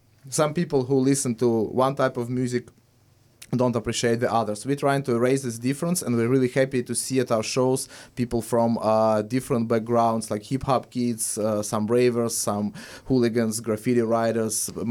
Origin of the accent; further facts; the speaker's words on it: Russia; English is a second language; When we were growing up in Russia of the 90s